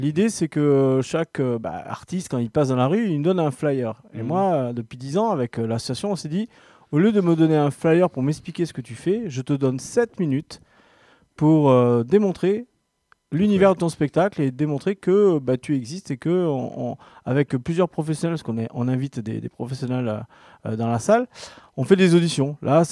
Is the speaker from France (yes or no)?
yes; Occitanie, France; Ouais, je viens du Tarn, moi, ça se voit.